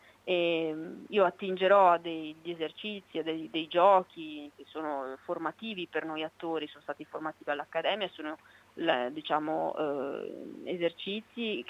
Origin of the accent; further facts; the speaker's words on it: Favaro Veneto, Veneto, Italy; nel tessuto sociale di Favaro Veneto, che è il mio paese d'origine